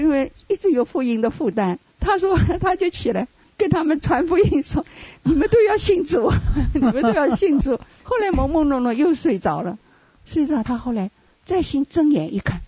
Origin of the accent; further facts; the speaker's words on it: Taiwan; 嗯， 我们是在台湾长大的嘛。